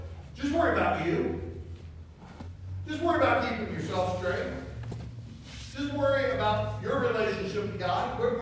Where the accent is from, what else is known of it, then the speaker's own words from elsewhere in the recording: Xenia, Ohio, United States; I am thankful I'm born and raised in Xenia, Ohio. Yeah, that's right, Ohio. I'm glad I grew up there.